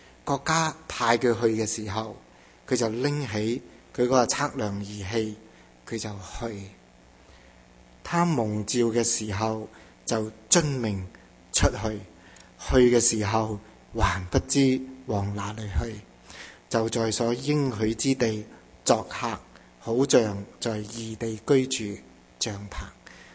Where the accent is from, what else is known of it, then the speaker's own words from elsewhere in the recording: Canada; 我心里面就立刻讲，我唔系中国人，我系加拿大人